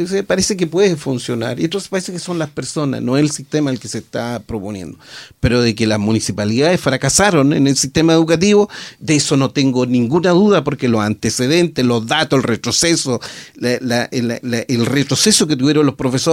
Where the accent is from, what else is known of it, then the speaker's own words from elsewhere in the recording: Chile; obviamente soy chileno y me interesa que a Chile le vaya bien